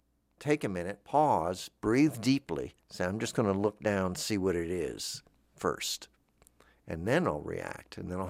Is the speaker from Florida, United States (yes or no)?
yes; Florida, United States; I know not to do that because I'm from Florida.